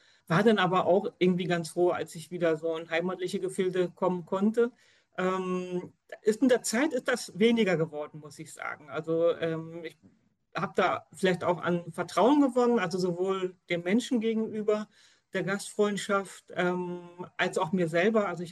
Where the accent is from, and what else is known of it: Hamburg, Germany